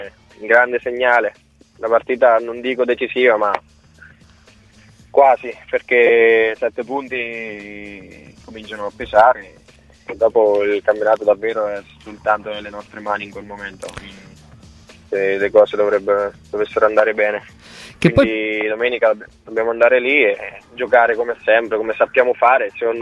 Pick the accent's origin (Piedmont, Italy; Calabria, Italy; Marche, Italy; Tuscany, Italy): Marche, Italy; Castelraimondo; sono di Castelraimondo, pochi chilometri da Matelica, quindi per me è un doppio derby.